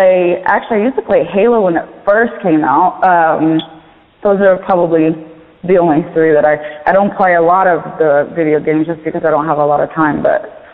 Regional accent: New York, United States; now in Las Vegas, United States; I have family everywhere. I'm from New York originally. I live in Las Vegas right now. I'm planning on moving to LA actually.

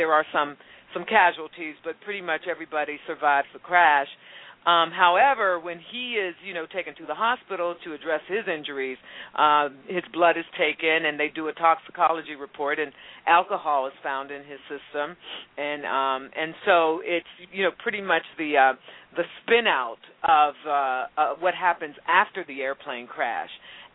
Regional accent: Pittsburgh, Pennsylvania, United States; now in New York, United States; I mean, I'm originally from Pittsburgh. A lot of people know that.

